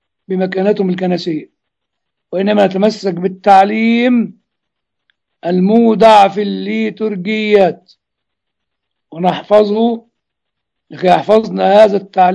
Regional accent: Egypt; ودخلوه الإخوة الإنجليين عندنا في مصر

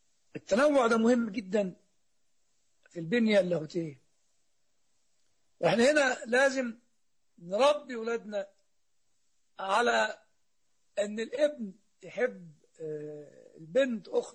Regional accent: Upper Egypt, Egypt; وإن كان عندنا في الصعيد في قريتنا بالذات

